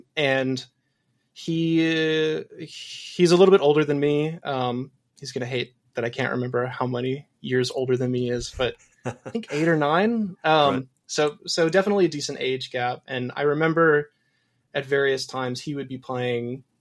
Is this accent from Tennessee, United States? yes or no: no; Menasha, Wisconsin, United States; It's a city called Menasha.